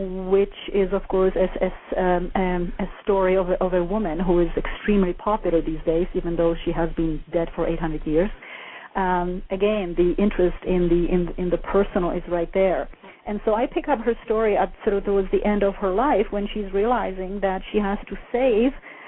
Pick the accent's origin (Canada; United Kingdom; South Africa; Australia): Canada; English is a second language; now in United States; actually I came from Canada and then to the United States. You know, as a young woman, I didn't start learning English until I was 15.